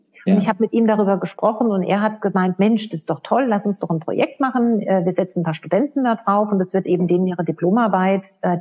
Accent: Hesse, Germany; aber wenn du dann halt irgendwo in einem kleinen Ort in Hessen bist, ich komme selbst aus dem Odenwald.

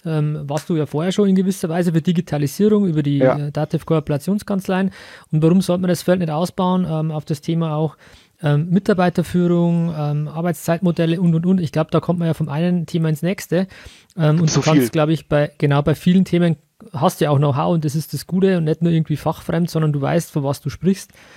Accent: Bavaria, Germany; accent: Bavarian; mein bayerischer Akzent

